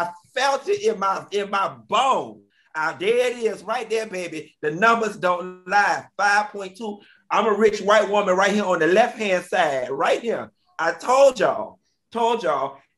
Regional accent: Imo, Nigeria; I'm from the Imo region of Nigeria. I'm 13% Guyanian, Liberian, and Sierra Leonean, and 6% Senegambian and Guinean

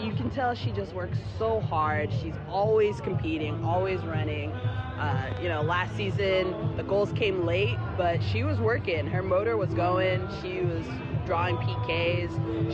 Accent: Walnut, California, United States; I am from Walnut, California.

